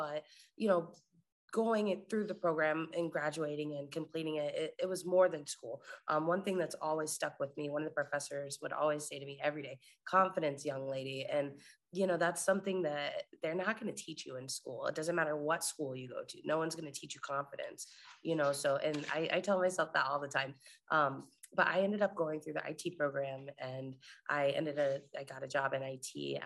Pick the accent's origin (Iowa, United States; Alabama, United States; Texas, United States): Iowa, United States; Just a quick background on me. I'm actually from Iowa. I was in foster care, kind of bounced around quite a bit.